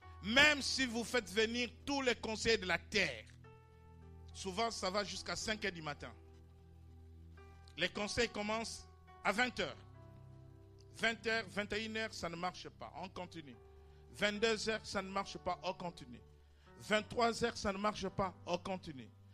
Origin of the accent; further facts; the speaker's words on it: Paris, Île-de-France, France; Nous sommes des Parisiens